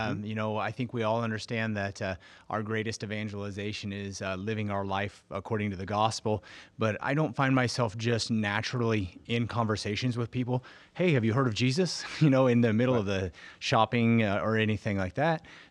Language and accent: English; Hays, Kansas, United States; From Hayes, Kansas.